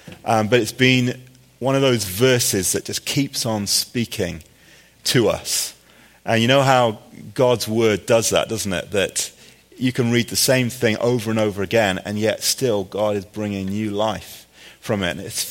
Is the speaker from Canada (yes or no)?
no; England, United Kingdom; I grew up in England, and I went to a little tiny church called Cope Baptist Church.